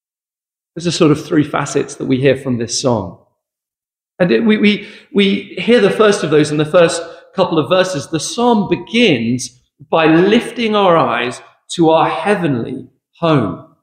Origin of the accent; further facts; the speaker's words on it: England, United Kingdom; And you think to yourself, like, what do we have as English people?